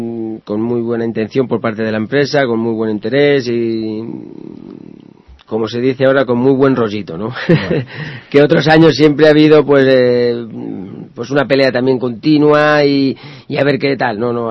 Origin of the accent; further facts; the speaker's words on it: Fuenlabrada, Community of Madrid, Spain; Sí, no, y además soy de Fuenlabrada